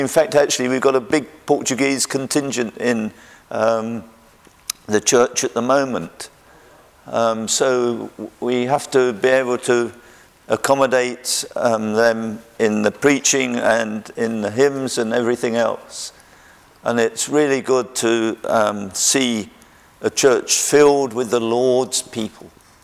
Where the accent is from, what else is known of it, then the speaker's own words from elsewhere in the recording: London, United Kingdom; born there; I was born in the East End of London at Stratford down the road, quite close to the Martyrs Memorial in St. Mary's Hospital. It's no longer there, down in West Ham Lane.